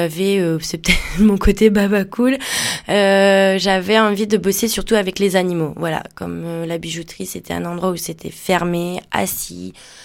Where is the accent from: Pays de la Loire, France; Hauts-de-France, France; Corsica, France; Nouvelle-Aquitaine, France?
Nouvelle-Aquitaine, France; Je viens de la Dordogne, à côté de Bergerac.